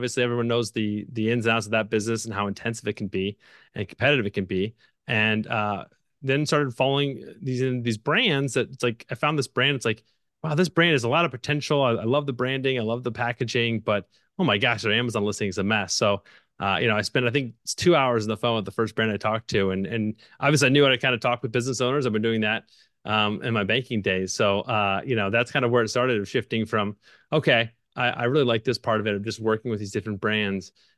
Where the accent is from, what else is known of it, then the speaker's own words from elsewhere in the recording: Illinois, United States; I grew up, born and raised in Illinois.